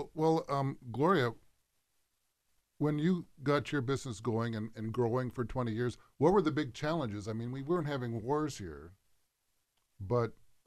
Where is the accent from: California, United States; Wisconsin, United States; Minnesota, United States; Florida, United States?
Minnesota, United States; born there; Alex and I were born in Minnesota, too.